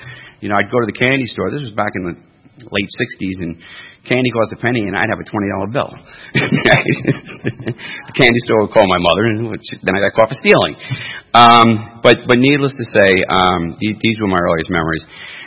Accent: New York City, New York, United States; I don't know anybody growing up in New York City that ever drank socially.

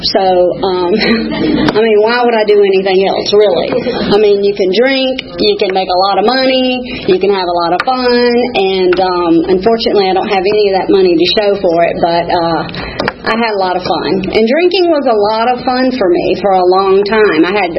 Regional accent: Atlanta, Georgia, United States; I was born in Atlanta, Georgia. I'm a native Atlantan.

